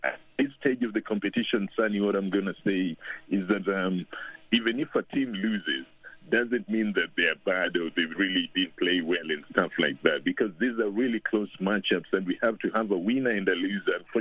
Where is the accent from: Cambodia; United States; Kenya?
Kenya; I went to Kenya, I'm Kenyan myself